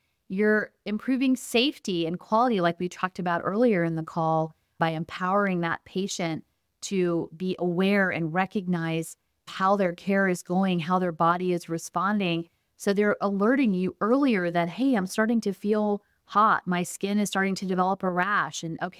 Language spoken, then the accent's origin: English; California, United States; You know, I'm from Silicon Valley. That's where my first two companies were.